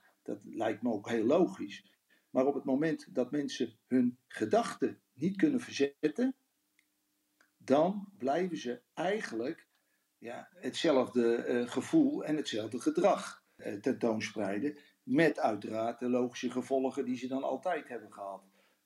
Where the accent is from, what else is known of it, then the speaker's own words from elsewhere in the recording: Netherlands; Wij als Nederlanders houden van schoonheid.